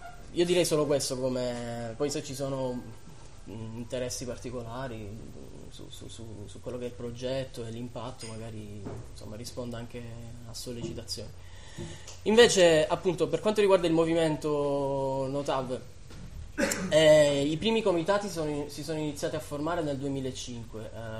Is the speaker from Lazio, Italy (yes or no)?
no; Trentino-Alto Adige, Italy; accent: Trentino; No, sono trentino d'adozione, nato a Trento, però sono del sud. Del sud di Rovereto, belle parti.